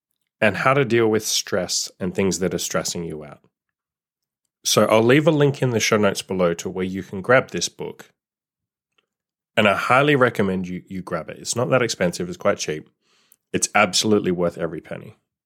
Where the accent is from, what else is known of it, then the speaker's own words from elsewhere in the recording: Perth, Western Australia, Australia; It was actually written by someone who lives in a city called Perth, which happens to be the city that I was born in, that I grew up in Australia.